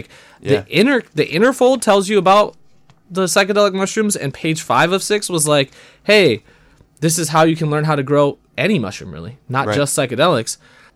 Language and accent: English; Milwaukee, Wisconsin, United States; Yeah, man, I'm from Milwaukee.